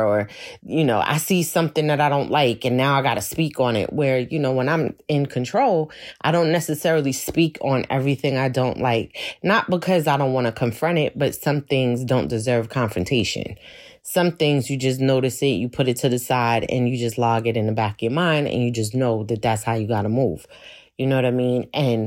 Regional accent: Brooklyn, New York, United States; I'm a Brooklyn girl, right? I'm straight from Brooklyn. And, you know, there's a feistiness inside of me. I am the descendants of Jamaican immigrants.

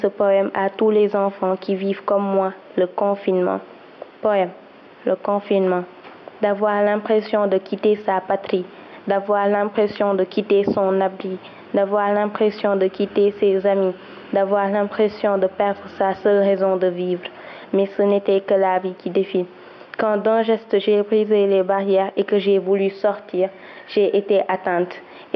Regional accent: Thiès, Senegal; Je suis sénégalaise, élève en classe de 6e au collège Sainte-Ursule de Thiès.

